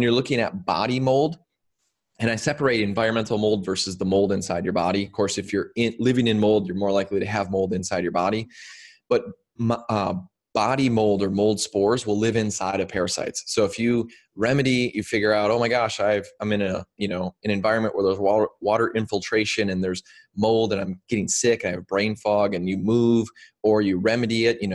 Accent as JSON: {"language": "English", "region": "Minnesota", "country": "United States", "tie": "born or raised there", "said": "it was a 2-hour drive from where I grew up in Minnesota"}